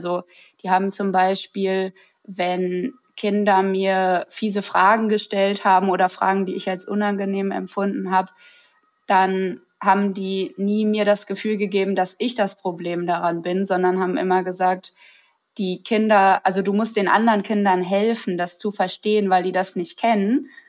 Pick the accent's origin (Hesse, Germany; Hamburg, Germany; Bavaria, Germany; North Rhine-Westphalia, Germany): Hamburg, Germany; Ich bin 2001, also im neuen Jahrtausend, in Hamburg geboren. Und ich habe einen großen Bruder und bin mit meinen Eltern da aufgewachsen.